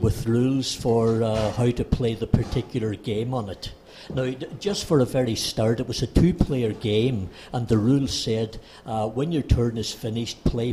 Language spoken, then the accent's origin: English; Ireland; Yeah, it's an ancestral characteristic. I grew up in Ireland.